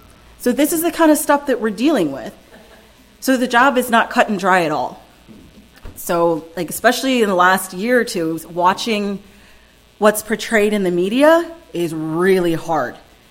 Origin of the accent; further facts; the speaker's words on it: Maryland, United States; also born or lived in South Korea; I was born in Maryland. I've lived here for all but about 8 years of my life. I lived in South Korea for about 8 years.